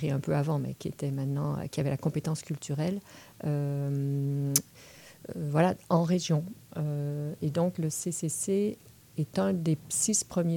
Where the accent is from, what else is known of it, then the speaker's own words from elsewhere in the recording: Quebec, Canada; Je suis québécoise.